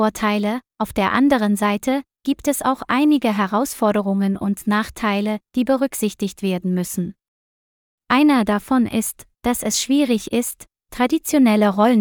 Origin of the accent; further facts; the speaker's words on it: Vietnam; German is a second language; In meinem Heimatland Vietnam wird dieses Thema immer beliebter.